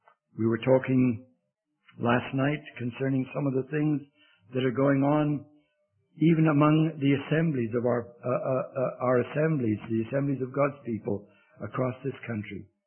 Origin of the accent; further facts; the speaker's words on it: England, United Kingdom; I'm an Englishman, so I don't always say things right away.